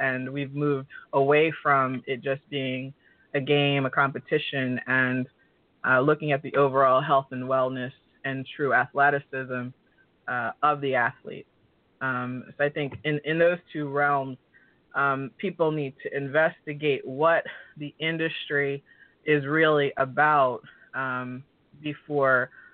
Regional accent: Cherry Hill, New Jersey, United States; I grew up in Cherry Hill, New Jersey, so I didn't spend a lot of time comparing myself to others because there really wasn't any comparison.

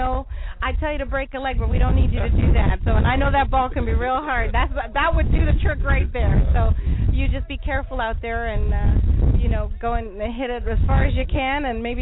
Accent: United Kingdom; the history of it actually came from England, and I'm British, so I'm kind of proud of it.

